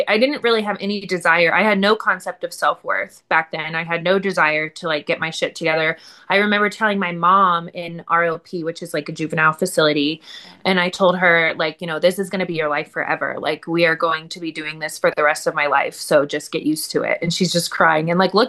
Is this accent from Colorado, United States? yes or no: yes; Colorado, United States; I'm from Colorado.